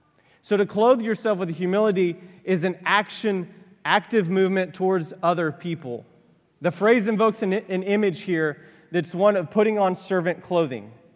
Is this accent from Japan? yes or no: no; Texas, United States; Snowboarding, of course, I'm from South Texas.